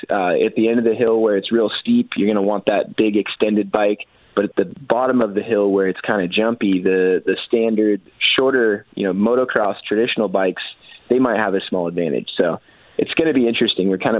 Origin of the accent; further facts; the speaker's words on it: Yoncalla, Oregon, United States; We grew up here in Douglas County, down here in Yonkawa